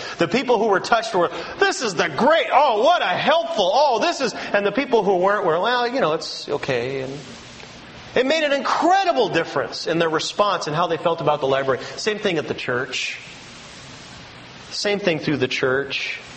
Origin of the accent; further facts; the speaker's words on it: California, United States; I know I'm from California, but I'm not weird.